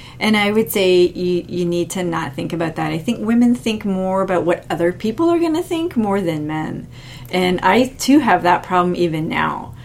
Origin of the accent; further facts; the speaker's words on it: Canada; maybe it's because I'm Canadian. I'm too polite Canadian